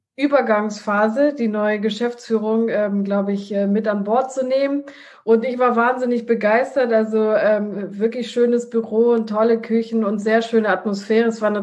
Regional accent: Italy; German is a second language; Also ich als Italienerin bin sowieso wissenschaftliche Esserin.

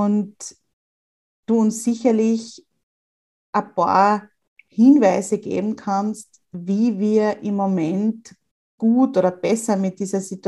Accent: Austria; durch den Lockdown bei uns in Österreich

